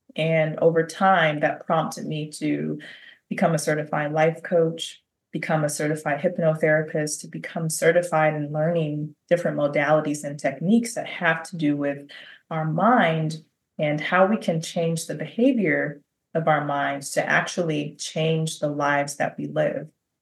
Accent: Detroit, Michigan, United States; So I grew up in Detroit, fellow native Detroiter like yourself, and I grew up in one of the roughest neighborhoods in West Detroit.

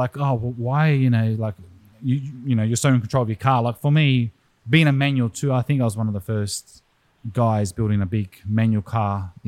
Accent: New Zealand; now in Australia; Yeah, born in Australia, raised in New Zealand, but most of my car life has been in Australia.

